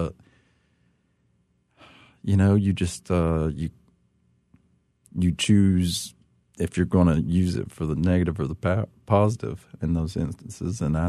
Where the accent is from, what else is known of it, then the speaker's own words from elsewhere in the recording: Appalachia, United States; accent: Appalachian; That's why, obviously, I kept my accent, but I never could get rid of it and didn't want to.